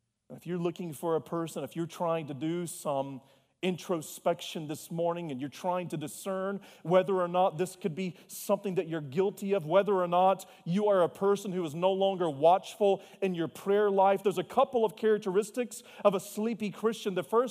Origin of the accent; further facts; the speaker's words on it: the South, United States; I am from the South, and so you can forgive me.